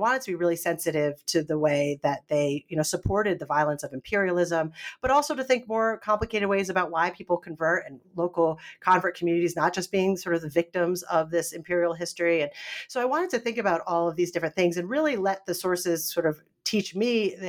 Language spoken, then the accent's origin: English; Northeast, United States; now in North Carolina, United States; And I did not grow up myself as Baptist. I grew up in the Northeast. And so there weren't as many Baptists. Now I'm in North Carolina, so there's a lot more Baptist communities.